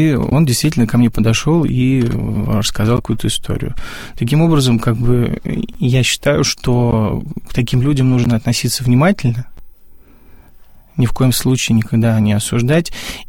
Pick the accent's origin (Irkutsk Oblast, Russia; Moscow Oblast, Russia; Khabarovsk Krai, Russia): Moscow Oblast, Russia; Sergiev Posad; born there; так как я уже неоднократно рассказывал, что я родился в Сергиевом Посаде